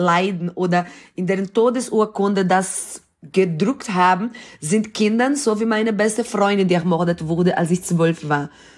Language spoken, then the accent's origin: German; Brazil; Ich bin in Brasilien geboren und aufgewachsen. Und ich bin in einem Straßenkinderprojekt aufgewachsen.